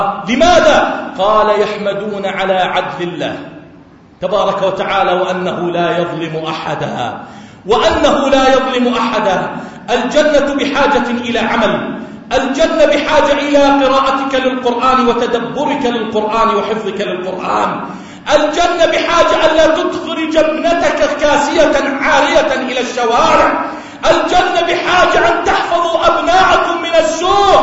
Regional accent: Jordan; اللهم اجعل بلدنا الأردن وسائر بلاد

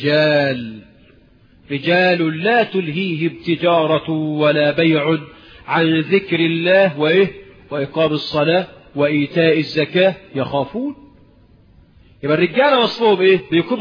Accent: Egypt; أنا مش بالمليا، عندنا في مصر يعني بدل المليا دي مصر

